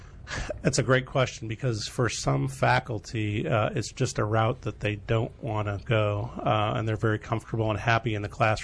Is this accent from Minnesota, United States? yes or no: no; St. Louis, Missouri, United States; I grew up in beautiful St. Louis, Missouri.